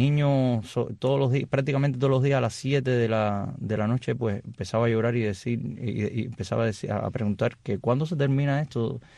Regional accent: Cuba; Salimos de Cuba con dos juegos de pasaje, uno hacia Nicaragua y uno hacia México.

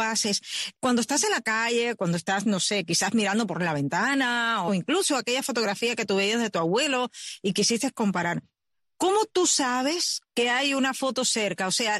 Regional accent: Sancti Spíritus, Cuba; yo soy de Santi Espíritus, o sea, exacto, nosotros somos guajira, o sea, sobre todo en el pueblo de campo

